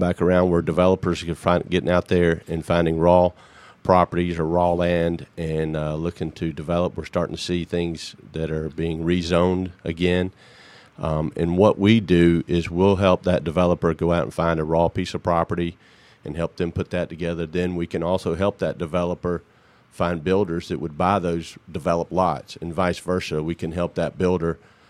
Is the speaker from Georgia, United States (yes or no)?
yes; Georgia, United States; growing up in Gwinnett County and being here doing real estate for 21 years.